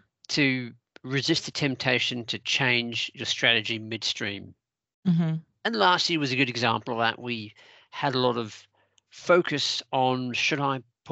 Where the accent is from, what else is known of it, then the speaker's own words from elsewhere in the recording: New Zealand; moved away; also born or lived in Australia / United Kingdom; So I grew up in New Zealand and worked in various countries around the world, including Australia and the UK.